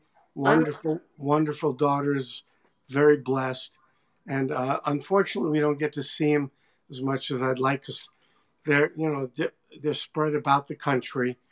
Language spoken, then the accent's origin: English; Brooklyn, New York, United States; When I was about 13, I grew up in Brooklyn, and I had a love for that music starting at a very early age